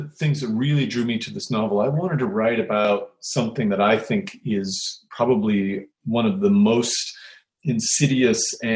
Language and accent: English; Spokane, Washington, United States; this fascination with my hometown at that period. It was doubling in size every 6 or 7 years. 7 railroads came through Spokane.